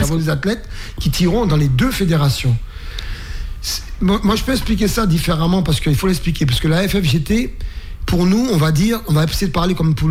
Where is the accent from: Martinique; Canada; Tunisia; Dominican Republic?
Martinique; born there; Je suis né en Martinique.